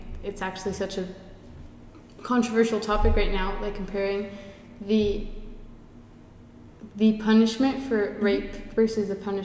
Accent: Houston, Texas, United States; born or raised there; also born or lived in Mexico

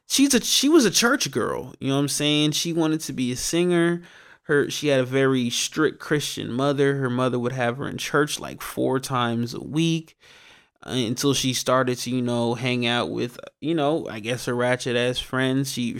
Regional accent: Atlanta, Georgia, United States; a little sad news to report out of my home state, my hometown of Atlanta.

